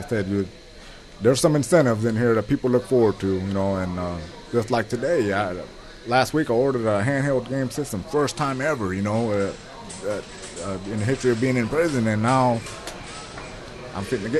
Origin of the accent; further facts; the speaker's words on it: Des Moines, Iowa, United States; also born or lived in Chicago; I grew up in Des Moines. Mm-hmm. I was born in Chicago, you know, and we left one violent city to me, Des Moines is a town, you know, coming from the big city.